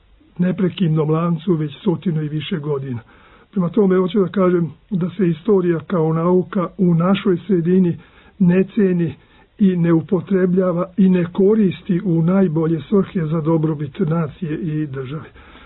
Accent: Vojvodina, Serbia; Ja sam kao Vojvođanin hteo da uzmem nešto iz nacionalne istorije Srba iz Ugarske.

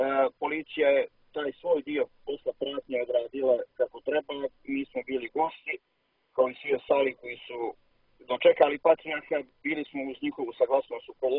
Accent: Montenegro; Nismo mi Rusi u Crnoj Gori, mi smo Srbi Crnogorci u Crnoj Gori

